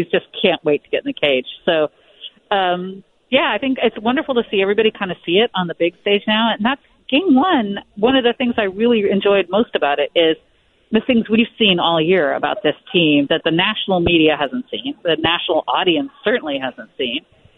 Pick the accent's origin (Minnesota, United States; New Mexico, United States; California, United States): California, United States; Monterey; also born or lived in Alameda; when I was a kid, you know, I grew up in Alameda and then Monterey, reading the Chronicle, of course.